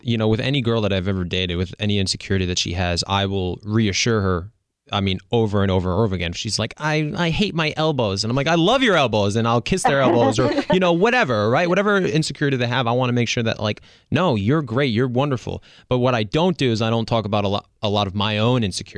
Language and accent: English; East Coast, United States; because I grew up on the East Coast.